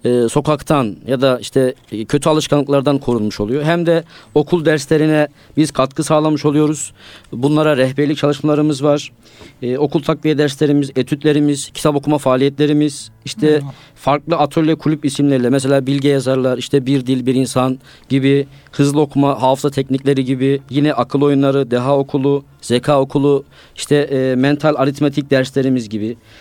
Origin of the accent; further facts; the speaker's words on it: Amasya, Turkey; Amasyalıyım. Amasya İmam Hatip ve Marmara İlahiyat mezunuyum.